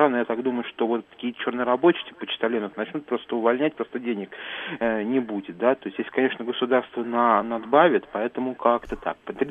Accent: Moscow, Russia; что ж поделать, если я в Москве родился.

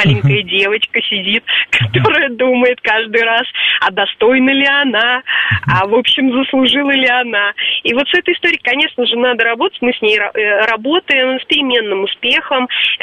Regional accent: Moscow, Russia; я из Москвы.

